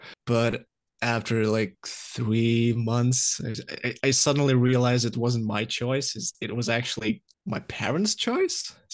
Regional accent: Lithuania; and by that I'm from Lithuania.

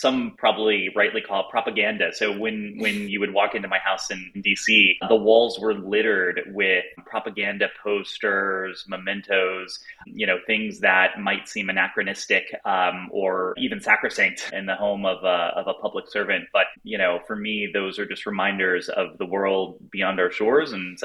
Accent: Dallas, Texas, United States; Yeah, so I actually am recording this from Dallas, Texas. I'm visiting some family in my hometown for a couple days. I grew up here. I lived here until I went away to college

